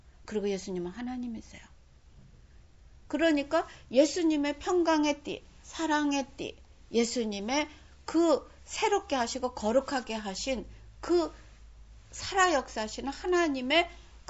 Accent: South Korea; also born or lived in Japan / United States; 내가 한국에서 태어나서 그 자라면서

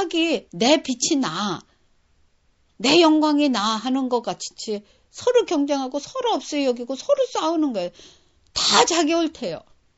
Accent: South Korea; also born or lived in Japan; 제가 일본에서 살때 어떤 생각을 했냐면, 저는 대한민국 사람의 대표 같아요.

